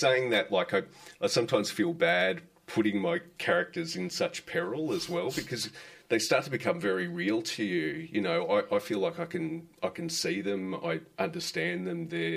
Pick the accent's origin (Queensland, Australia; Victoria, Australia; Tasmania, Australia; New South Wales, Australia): Victoria, Australia; Stawell; now in Melbourne, Australia; I'm from the country originally. I grew up in Stawell in Western Victoria